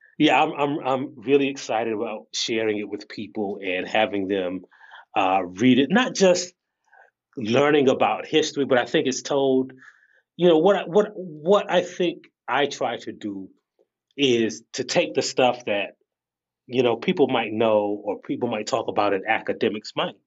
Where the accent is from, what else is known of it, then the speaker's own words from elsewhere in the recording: South Carolina, United States; I am from South Carolina, so the answer is iced tea, obviously.